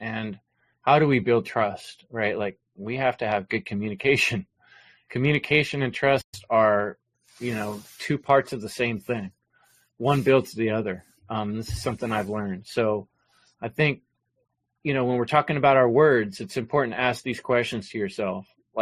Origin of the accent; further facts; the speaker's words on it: San Jose, California, United States; compared to where I grew up in East San Jose, the Bay Area, the Silicon Valley